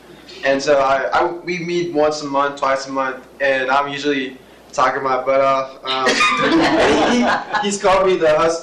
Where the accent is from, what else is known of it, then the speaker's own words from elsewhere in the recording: Nashville, Tennessee, United States; I'm from Nashville, Tennessee, so I didn't know what offered.